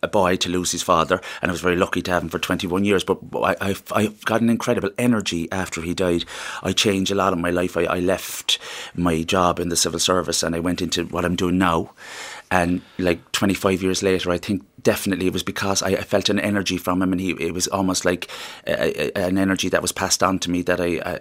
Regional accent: Ireland; it's amazing how people just come toward you as an Irish man.

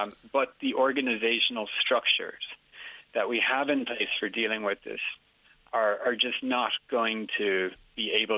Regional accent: Waterford, Munster, Ireland; I'm from Waterford.

